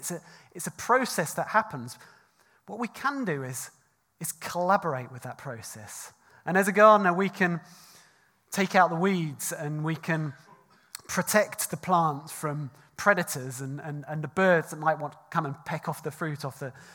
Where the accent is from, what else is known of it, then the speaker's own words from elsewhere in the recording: United Kingdom; I think as British people, we are often too respectable for our own good